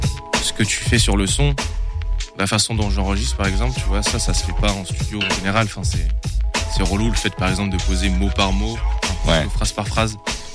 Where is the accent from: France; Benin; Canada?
France; Angers, Pays de la Loire; rappeur d'Angers